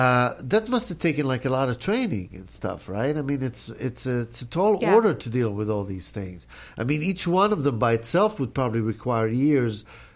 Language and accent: English; Israel; I'm from Israel